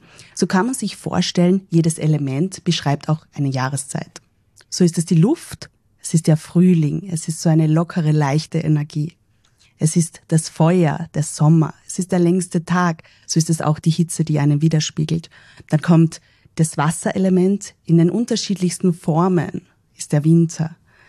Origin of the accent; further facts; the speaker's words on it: Carinthia, Austria; die Kombination gerade bei uns in Kärnten